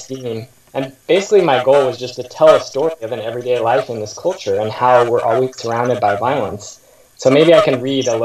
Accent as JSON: {"language": "English", "town": "Seattle", "region": "Washington", "country": "United States", "tie": "born or raised there", "said": "you said in my bio in the intro that I grew up in Seattle in the post-WTO era and gained political consciousness during that period."}